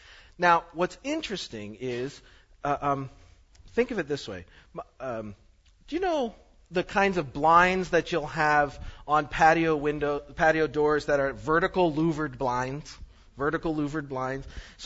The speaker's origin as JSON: {"language": "English", "country": "Canada", "said": "Stuff. I'm Canadian. It gets worse, actually."}